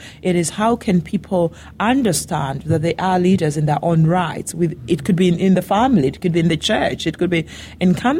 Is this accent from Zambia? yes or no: yes; Zambia; My background is that I'm from Zambia.